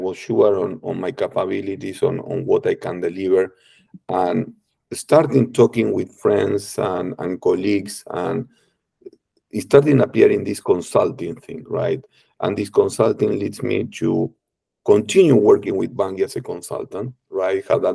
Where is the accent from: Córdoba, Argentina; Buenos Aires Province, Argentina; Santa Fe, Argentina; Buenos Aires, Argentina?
Santa Fe, Argentina; Rosario; born there; English is a second language; also born or lived in New York; I was born in Argentina, in Rosario, where is the very close to the grain exports corridors here in Argentina. And then in 2011, I moved to New York, and I lived there for 10 years.